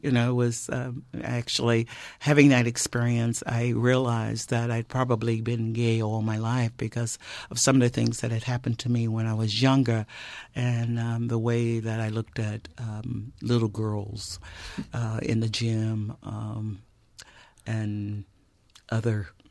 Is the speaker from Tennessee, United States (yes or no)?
yes; Nashville, Tennessee, United States; Well, I was raised in Nashville, Tennessee, and I was raised in a pretty close-knitted family, and did not have a lot of freedom of expression.